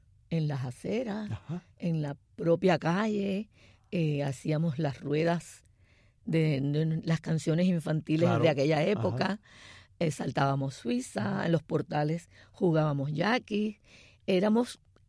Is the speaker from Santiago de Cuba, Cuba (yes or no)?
yes; Santiago de Cuba, Cuba; moved away; also born or lived in Havana; había perdido mi mundo de amigos de Santiago, ya estaba en bachillerato